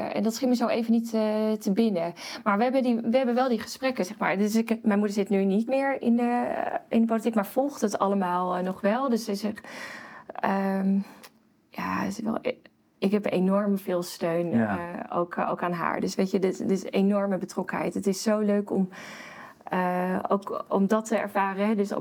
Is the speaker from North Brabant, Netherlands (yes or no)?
no; Zwartsluis, Overijssel, Netherlands; born there; Ik heb hier op school gezeten vroeger. Ik ben geboren in Zwartsluis, dat is in de kop van Overijssel. En ik ging hier naar de Johannes Calvijnschool.